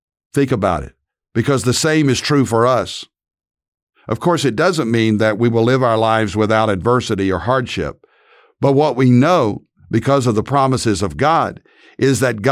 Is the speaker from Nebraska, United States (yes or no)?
no; Dallas, Texas, United States; from Dallas, Texas.